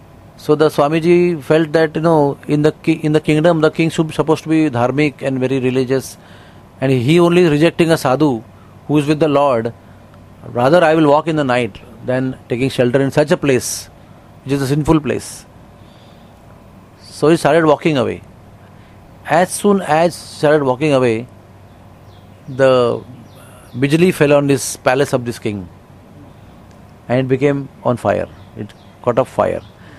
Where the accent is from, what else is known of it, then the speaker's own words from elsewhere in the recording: Udupi, Karnataka, India; There's something called as Udupi. You know Udupi? That is my hometown.